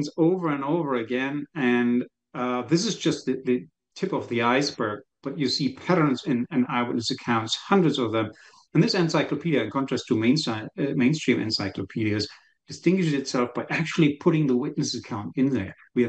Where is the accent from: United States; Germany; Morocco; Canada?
Germany; accent: German; English is a second language; in my case, back then, 20 years ago, I had still a somewhat stronger German accent. They asked me where I am from. I was from Germany, and I told them.